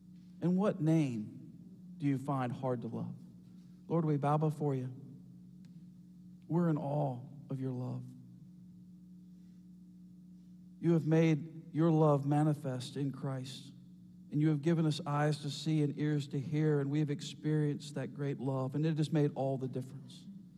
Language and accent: English; United States; And I'm an American, and I'm telling you, there's 50 states.